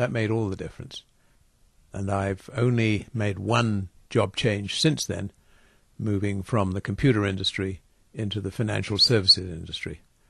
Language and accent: English; England, United Kingdom; now in Canada; And being English rather than Canadian has never been in any way a problem for me here.